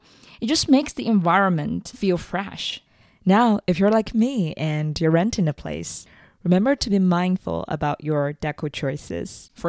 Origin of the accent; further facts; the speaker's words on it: China; moved away as an adult; I'm originally from China, where I spent the first 21 years of my life.